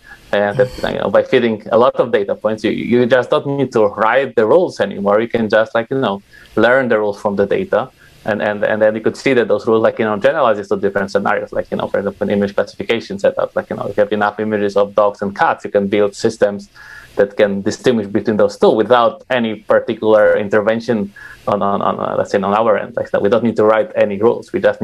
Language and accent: English; Wrocław, Lower Silesian Voivodeship, Poland; English is a second language; Therefore, I decided to study informatics at my hometown university in Wrocław